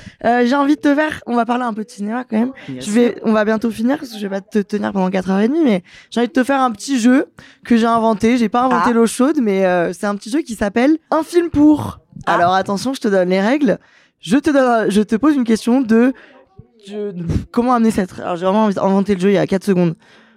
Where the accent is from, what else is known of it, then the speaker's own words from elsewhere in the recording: Lyon, Auvergne-Rhône-Alpes, France; now in Paris, France; Écoute, moi je suis lyonnaise et j'ai emménagé à Paris il y a 2 ans